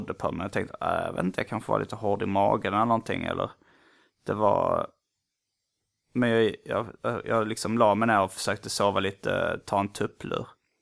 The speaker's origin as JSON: {"language": "Swedish", "town": "Gothenburg", "region": "Västra Götaland County", "country": "Sweden", "said": "Jag är inte jättestor fan av munkar, som det heter där jag kommer ifrån. Donuts i USA och i Göteborg."}